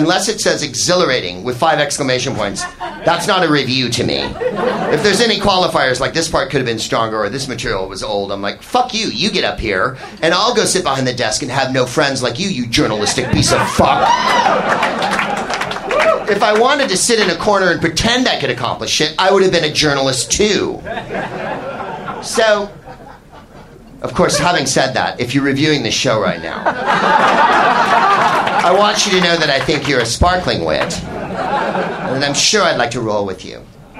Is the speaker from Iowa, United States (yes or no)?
no; San Francisco, California, United States; And I'm from San Francisco, right?